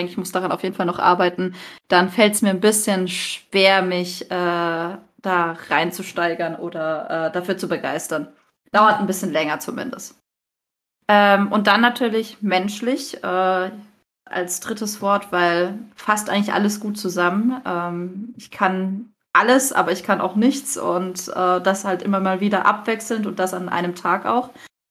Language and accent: German; Freiburg, Baden-Württemberg, Germany; Ich komme übrigens aus Freiburg.